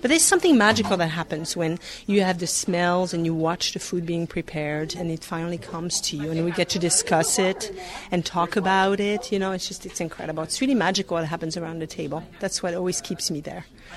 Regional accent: Grand Est, France; now in Boise, United States; I grew up in Alsace, which is a region in northeast France. And I moved here in 92 in Idaho, in Boise in 95.

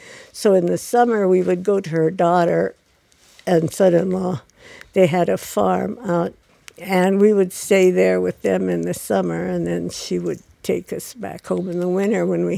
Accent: Denver, Colorado, United States; born there; I was born in Denver, and at that time, and I lived with my father.

